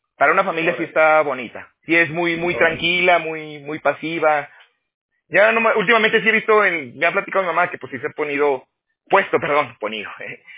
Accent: Aguascalientes, Mexico; yo de fíjese que de Aguascalientes sí es normal ir a Colima, a Manzanillo, por allá, pues son las playas que quedan cerca.

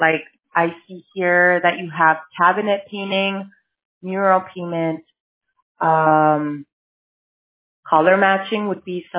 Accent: Mexico; first language Spanish; English is a second language; It's because I'm Mexican. Like, my first language is Spanish, and I always like to ask people if they want to continue in Spanish

